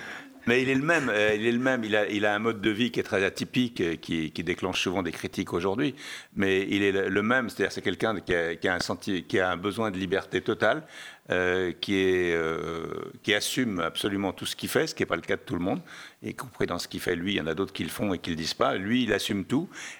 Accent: Châteauroux, Centre-Val de Loire, France; born there; je suis né à Châteauroux, enfin à côté de Châteauroux

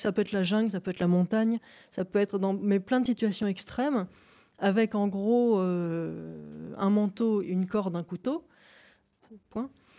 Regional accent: Paris, Île-de-France, France; je suis vraiment une fille de nature. C'est-à-dire que j'ai été élevée à Paris, mais en étant dès l'enfance, dès que c'était possible, tous les week-ends à la campagne.

